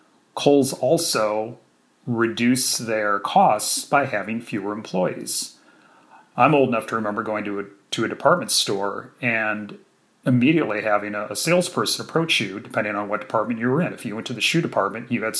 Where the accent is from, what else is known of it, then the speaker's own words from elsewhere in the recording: Dubuque, Iowa, United States; And I can remember when Kennedy Mall opened in Dubuque, Iowa, my hometown, and what it did to downtown Dubuque